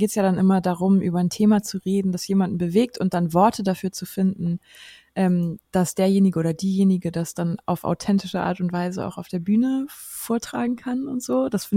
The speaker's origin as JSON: {"language": "German", "region": "Hamburg", "country": "Germany", "said": "wir kommen ja alle aus Hamburg"}